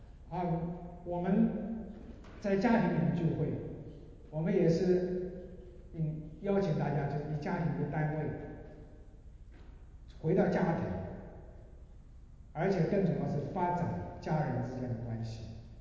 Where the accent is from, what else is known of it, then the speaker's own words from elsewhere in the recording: Taizhou, Jiangsu, China; 我家乡是从泰州扬州那边出来的。